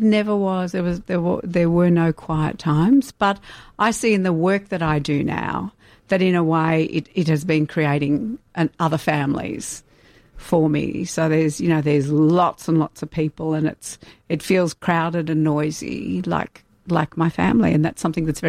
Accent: Ballarat, Victoria, Australia; part of that was growing up in Ballarat. It was a community.

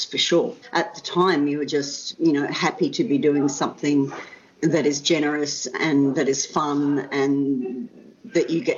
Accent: Caloundra, Queensland, Australia; I grew up in Caloundra on the Sunshine Coast

